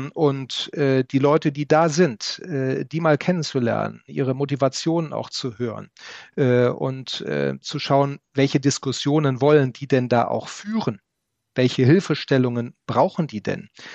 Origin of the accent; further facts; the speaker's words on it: Rhineland, Germany; Als Rheinländer